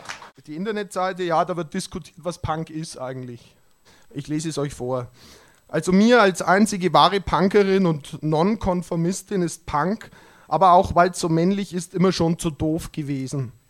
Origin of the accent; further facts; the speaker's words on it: Lauf an der Pegnitz, Bavaria, Germany; ich komme aus Lauf und durch Lauf fließt die Pegnitz